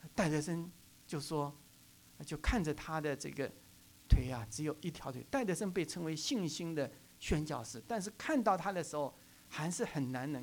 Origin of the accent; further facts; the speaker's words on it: Hangzhou, Zhejiang, China; moved away; also born or lived in Wenzhou / Hong Kong; 我后来呢离开了我的家乡杭州，我在杭州信主，后来就到了温州。